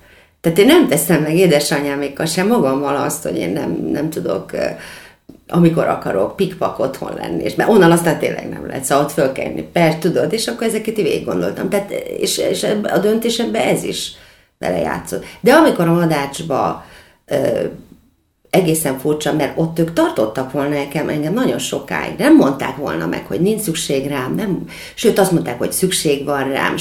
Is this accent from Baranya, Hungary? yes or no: yes; Pécs, Baranya, Hungary; moved away as an adult; now in Budapest, Hungary; mert pécsi vagyok, már az is egy trauma volt, hogy eljöttem Budapestre 18 éves koromban